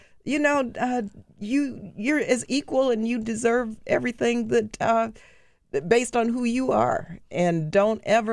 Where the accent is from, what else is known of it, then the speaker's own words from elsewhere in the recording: El Paso, Texas, United States; She wanted us to stay in El Paso